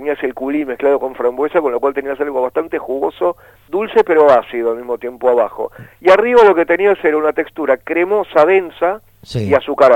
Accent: Occitania, France; Spanish is a second language; Porque yo soy de una Francia media, nosotros somos de cerca de Albi, ¿no? Es el Languedoc.

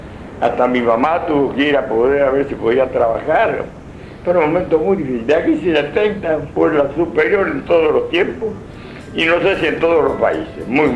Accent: Berisso, Buenos Aires Province, Argentina; born there; mi papá trabajaba, vivía en Berisso, donde yo nací, y estaba

